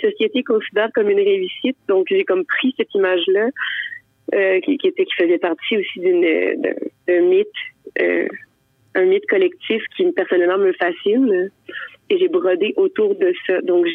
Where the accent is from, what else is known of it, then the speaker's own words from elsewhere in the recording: Quebec, Canada; là où j'ai grandi, dans l'Outaouais des années 90-2000